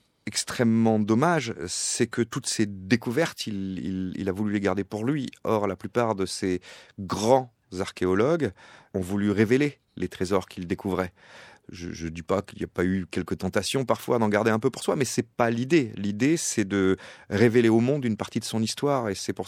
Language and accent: French; Carnac, Brittany, France; le fait que je sois carnacois avec les vieilles pierres, finalement, chez nous à Carnac, on les a fait pousser.